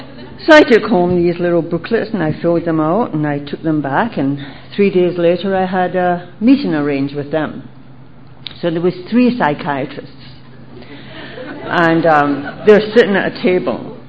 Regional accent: United Kingdom; now in Canada; I'm from the UK, by the way.

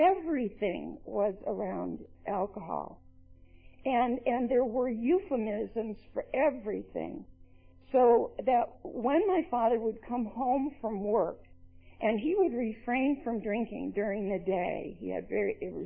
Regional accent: New York, United States; I came from New York, and in New York, the areas are so large, I never even met a delegate.

